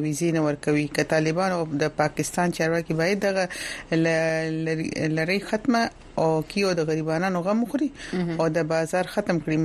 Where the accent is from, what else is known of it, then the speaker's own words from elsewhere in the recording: Kabul, Afghanistan; وی چې السلام علیکم زه د افغانستان کابل نه یم